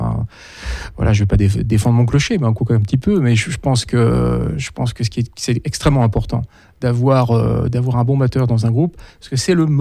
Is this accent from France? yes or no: yes; France; moi, je suis français, je vis en France, je travaille en France